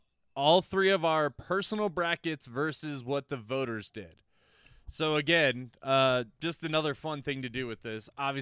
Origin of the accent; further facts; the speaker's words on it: Washington, District of Columbia, United States; moved away as an adult; also born or lived in Montana / Los Angeles; now in Denver, United States; Oh, that's about a good question. Well, I'm not exactly from Denver, dude. I grew up in D.C.